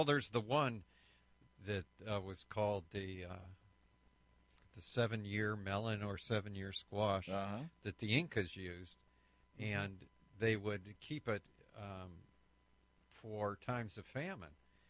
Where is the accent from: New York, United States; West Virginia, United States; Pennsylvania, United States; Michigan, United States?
Michigan, United States; And I'm originally from Michigan